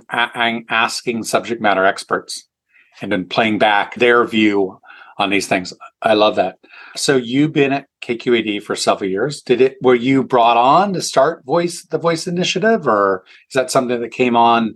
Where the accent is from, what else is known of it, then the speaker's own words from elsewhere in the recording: California, United States; I grew up in the Bay Area. My parents used to flip on the pledge drive, right?